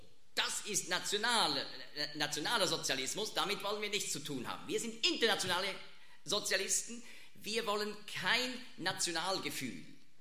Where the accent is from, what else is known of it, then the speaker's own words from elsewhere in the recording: Switzerland; Also wir als Schweizer reiben uns manchmal, was?